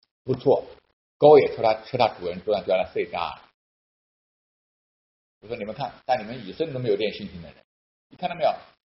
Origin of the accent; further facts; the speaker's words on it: China; 那我是大陆人嘛，那我肯定要服侍这些中国来的留学生嘛。